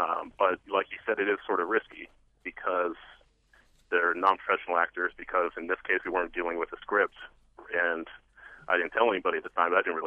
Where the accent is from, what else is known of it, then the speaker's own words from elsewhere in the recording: Portland, Oregon, United States; Yeah, it's my hometown.